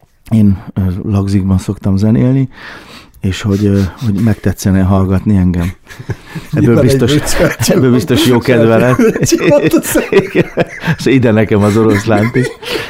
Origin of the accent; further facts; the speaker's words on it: Fényeslitke, Szabolcs-Szatmár-Bereg, Hungary; also born or lived in Kisvárda; Én kisvárdai születésű vagyok. Igen, csak Fényeslitkén nőttem föl. Ugye mi ott a szlovák határhoz közel vagyunk, Sárospatak, sőt az ukrán határhoz is közel vagyunk, Záhony.